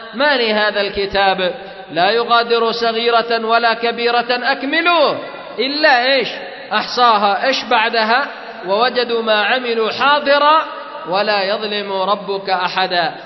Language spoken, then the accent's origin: Arabic; Yemen; أيضا مثلا شجرة القات عندنا في اليمن